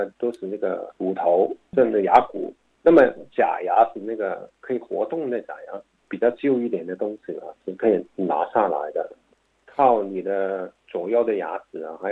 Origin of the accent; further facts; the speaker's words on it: China; 我们中国人呢，老人呢很喜欢吃硬的东西